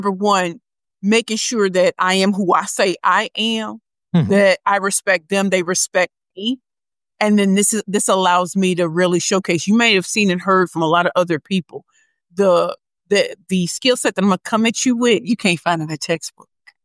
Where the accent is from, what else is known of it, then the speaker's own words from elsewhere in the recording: St. Louis, Missouri, United States; I'm from St. Louis.